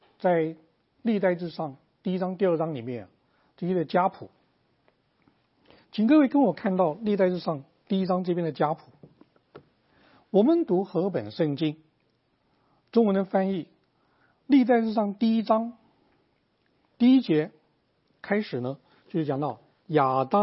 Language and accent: Chinese; China; 有点像我们中国人讲到古代的道统